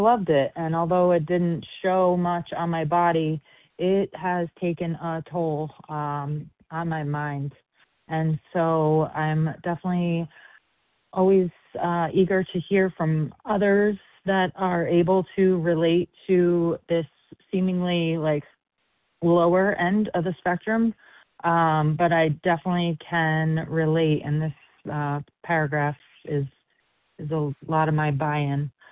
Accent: Florida, United States; I'm from Southwest Florida.

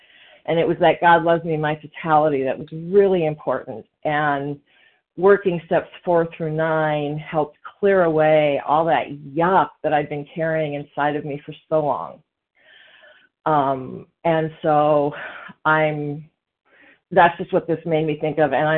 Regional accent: Portland, Oregon, United States; from Portland, Oregon.

